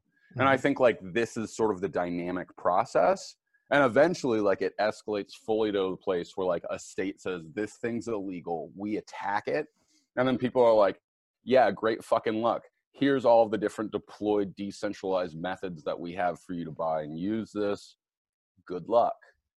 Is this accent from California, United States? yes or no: yes; California, United States; And I grew up here in California